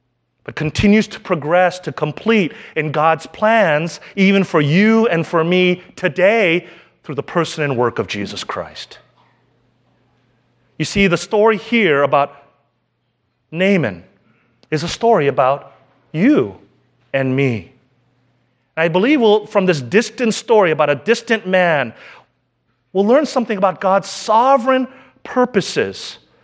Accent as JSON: {"language": "English", "country": "South Korea", "tie": "born or raised there", "said": "when I was growing up in Korea in the 70s, it was very difficult to get chocolate ice cream."}